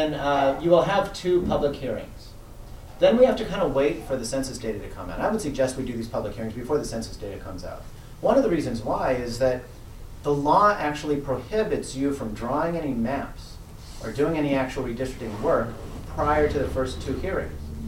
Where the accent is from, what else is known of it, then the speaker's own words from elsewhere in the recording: Glendale, California, United States; Like where I grew up in Glendale, we know our area is Spar Heights.